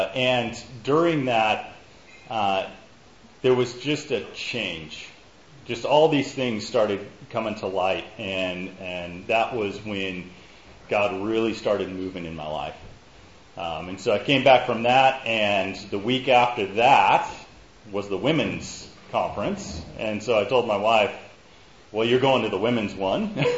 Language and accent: English; Missouri, United States; moved away as an adult; also born or lived in California; I'll say that I grew up mostly in Missouri, so central U.S. And then when I was 20, I moved to California.